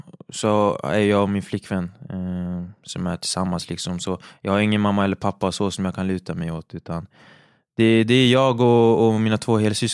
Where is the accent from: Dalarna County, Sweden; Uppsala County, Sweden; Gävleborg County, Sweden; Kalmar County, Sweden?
Dalarna County, Sweden; Avesta; born or raised there; also born or lived in Huddinge